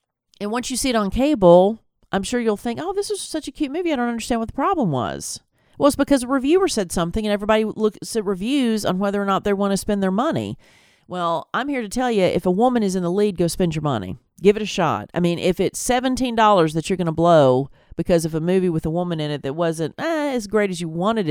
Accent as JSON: {"language": "English", "region": "Tennessee", "country": "United States", "tie": "born or raised there", "said": "And this is my home state of Tennessee."}